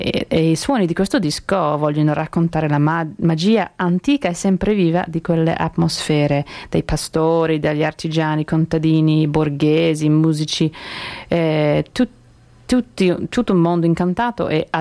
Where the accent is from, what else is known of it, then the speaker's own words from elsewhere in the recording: Piedmont, Italy; accent: Piedmontese; La mia pronuncia, diciamo, piemontese non è proprio il massimo, però sto provando.